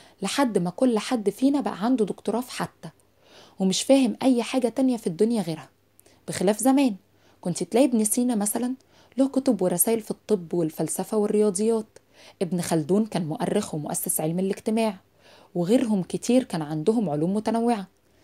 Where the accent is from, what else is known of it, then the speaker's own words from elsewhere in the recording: Egypt; احنا كمصريين بقى قلبنا الدنيا